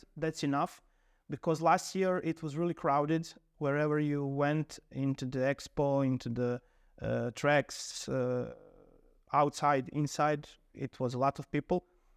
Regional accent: Bjelovar, Bjelovar-Bilogora County, Croatia; English is a second language; moved away as an adult; also born or lived in Rijeka; now in Vozilici, Croatia; Yes, so I was born in Bjelovar, a small city near Zagreb. I was there 18 years, lived in Bjelovar, and then I went to Rijeka for studying, and I was living in Rijeka for 9 years

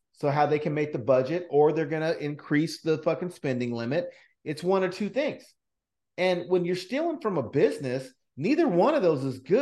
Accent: Fresno, California, United States; Like, I'm from Fresno, bro.

